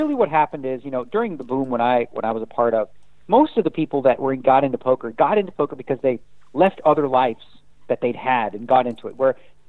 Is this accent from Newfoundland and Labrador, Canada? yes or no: no; Toronto, Ontario, Canada; now in United States; I was born and raised in Toronto